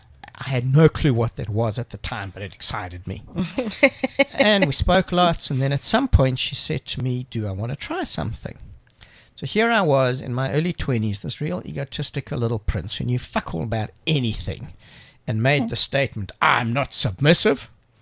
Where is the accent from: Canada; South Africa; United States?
South Africa; Johannesburg, Gauteng; So, you know, I grew up in the Jewish community in Joburg, which is a reasonably conservative community, there are certain expectations of how you will live your life.